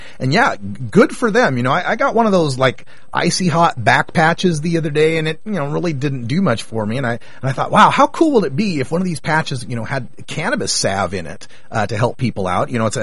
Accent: Idaho, United States; Well, you know, my home state of Idaho has some pretty severe laws on paraphernalia.

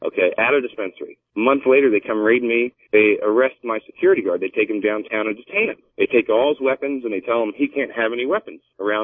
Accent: Philadelphia, Pennsylvania, United States; I'm from Philadelphia, that's what happens there.

